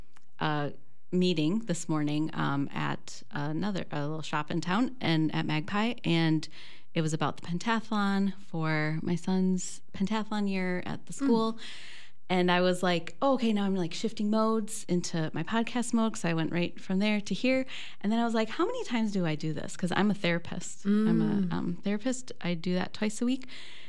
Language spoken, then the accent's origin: English; Green Lake, United States; Yes, I'm from that side of the state.